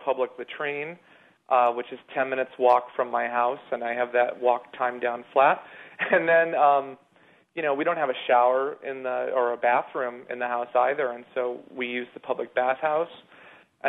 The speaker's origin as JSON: {"language": "English", "region": "Minnesota", "country": "United States", "tie": "born or raised there", "also_born_or_lived": "Beijing", "said": "I missed this sense of a community that I found in Peace Corps or that I grew up with in Minnesota."}